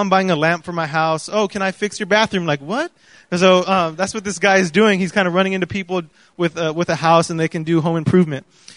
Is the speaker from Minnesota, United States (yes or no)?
yes; Minnesota, United States; born there; I was born in Minnesota, actually